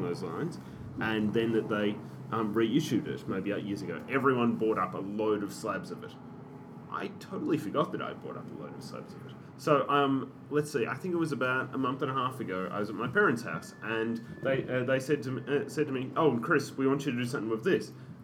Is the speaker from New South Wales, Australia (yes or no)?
no; Ballarat, Victoria, Australia; Ballarat, which is my hometown in Victoria, Australia.